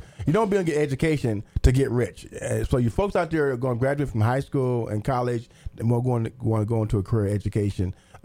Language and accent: English; Terre Haute, Indiana, United States; I'm 18 from Terre Haute, Indiana, in France, and I meet a black lady who's French, and I'm freaking out.